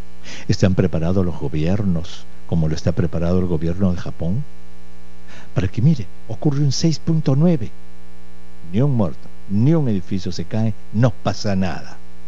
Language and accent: Spanish; Peru; yo como peruano puedo hablar por mi país, por Perú